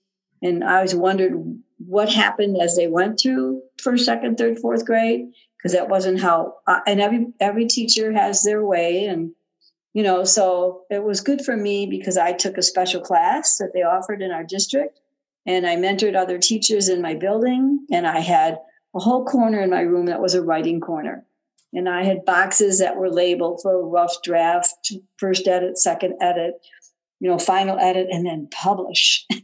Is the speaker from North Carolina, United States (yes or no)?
no; Chicago, Illinois, United States; also born or lived in Kansas; now in California, United States; I'm originally from Chicago. So I grew up in the snow and the cold and all the ice and everything.